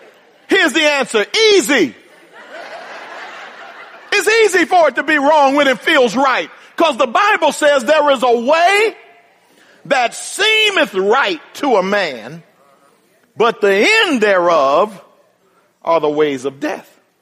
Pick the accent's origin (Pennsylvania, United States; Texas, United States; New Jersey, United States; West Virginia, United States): Pennsylvania, United States; Philadelphia; born or raised there; moved away